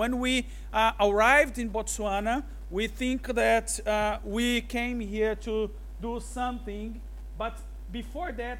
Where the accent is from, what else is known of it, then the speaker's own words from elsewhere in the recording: Brazil; English is a second language; now in Africa; I'm Brazilian. Came from Brazil to Africa in 2004.